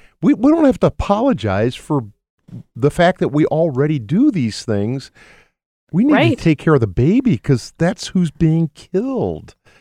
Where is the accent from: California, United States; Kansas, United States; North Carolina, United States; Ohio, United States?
Ohio, United States; Columbus; Oberlin's from near my hometown of Columbus, Ohio, so I'm very familiar with that one.